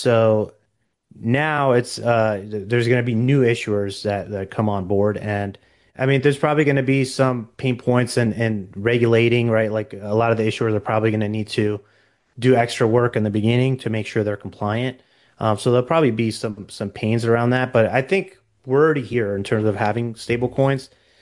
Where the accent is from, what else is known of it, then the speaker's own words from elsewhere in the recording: United States; Just speaking as an American